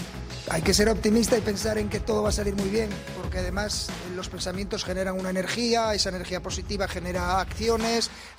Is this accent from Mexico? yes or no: no; Gijón, Asturias, Spain; born there; El 8 de mayo del 70 nací en Gijón